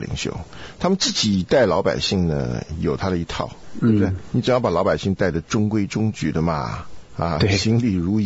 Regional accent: South China, China; 我也没干过，因为我在南方长大，我们光有稻田，没麦田。

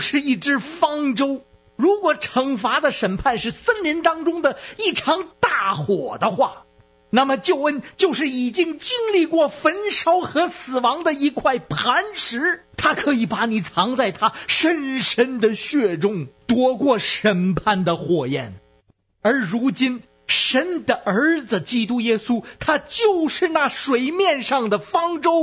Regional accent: Beijing, China; 我是北京的

